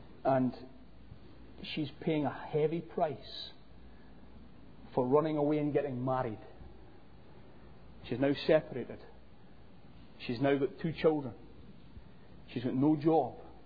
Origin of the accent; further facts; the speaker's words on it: Scotland, United Kingdom; Growing up in Scotland, Eric Liddell was one of my great heroes.